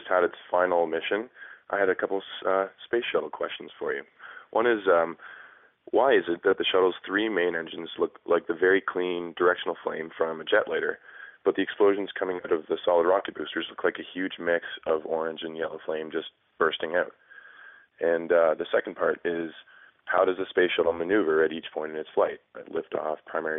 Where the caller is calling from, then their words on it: Vancouver, British Columbia, Canada; I'm calling from Vancouver, Canada.